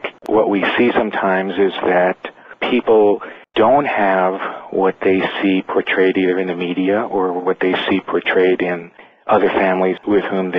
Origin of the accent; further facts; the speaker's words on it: New York City, New York, United States; And, of course, I grew up in New York City, so you could reach each other even by subway.